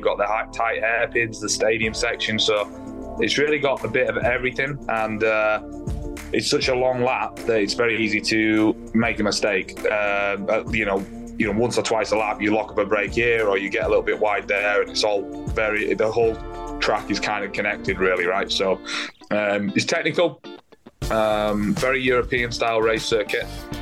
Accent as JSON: {"language": "English", "region": "England", "country": "United Kingdom", "tie": "born or raised there", "moved": "yes", "lives_now": "United States", "said": "Growing up in England"}